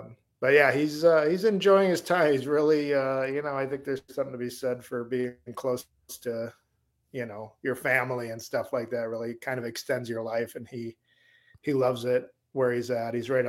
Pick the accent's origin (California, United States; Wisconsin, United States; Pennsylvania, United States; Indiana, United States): Wisconsin, United States; I grew up right on Blue Mound Road, 49th and Blue Mound.